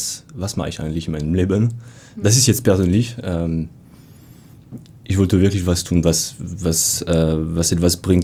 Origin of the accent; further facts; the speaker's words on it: France; accent: French; German is a second language; ich komme mit meinem französischen Akzent und stelle diese Frage, hey, habt ihr Lust, Bienen auf eurem Dach zu haben?